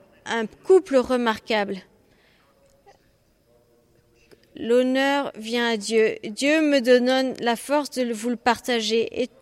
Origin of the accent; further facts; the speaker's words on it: Netherlands; je viens de Hollande.